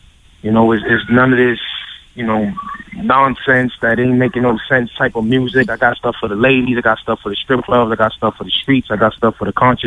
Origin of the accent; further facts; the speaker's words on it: Bronx, New York, United States; now in Massachusetts, United States; Yeah, I'm from the Bronx.